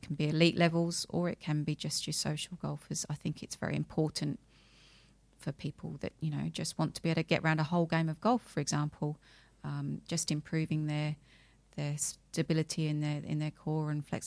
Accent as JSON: {"language": "English", "country": "Australia", "tie": "born or raised there", "also_born_or_lived": "England", "said": "as you can probably detect from the accent, I grew up in Australia after we moved there when I was just one."}